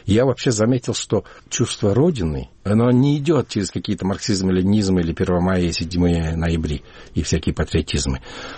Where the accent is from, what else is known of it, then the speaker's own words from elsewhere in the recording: Ulaanbaatar, Mongolia; в детстве, в Ламбаторе у нас был большой Чайна-таун